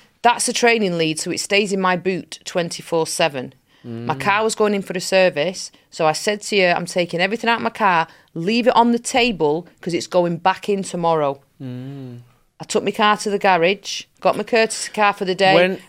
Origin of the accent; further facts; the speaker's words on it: England, United Kingdom; Jeez, I don't know. I'm only English for 41 years.